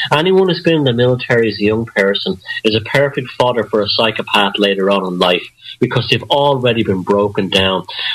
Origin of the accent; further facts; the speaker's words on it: Ireland; born there; it's only an accident of birth that I was born in Ireland.